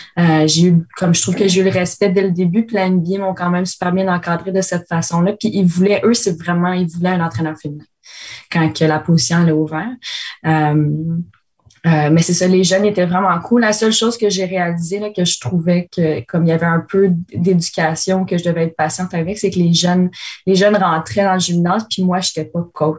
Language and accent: French; Gatineau, Quebec, Canada; je suis restée dans ma ville natale toutes ces années-là. Je suis restée à Gatineau.